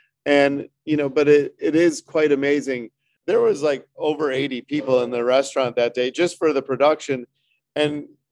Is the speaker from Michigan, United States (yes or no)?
no; Chicago, Illinois, United States; now in Milwaukee, United States; I am a chef here in Milwaukee for over 20 years. I am originally from Chicago, but came here to be the chef at Lake Park Bistro in 2000.